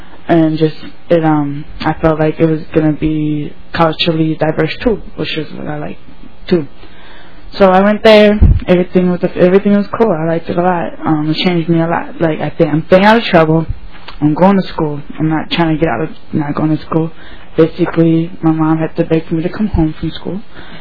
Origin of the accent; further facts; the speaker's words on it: Texas, United States; moved away; I'm from Texas. I went to a private school in there. And then I came up here a few years ago, went to a public school, St. Louis Park High School